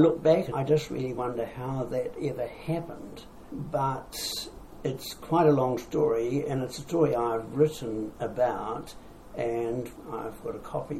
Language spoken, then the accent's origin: English; Lower Hutt, Wellington, New Zealand; born there; I was born in Lower Hutt in 1932.